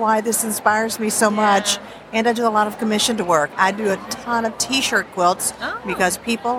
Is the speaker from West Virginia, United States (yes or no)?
no; Boone, North Carolina, United States; I'm from Boone, North Carolina.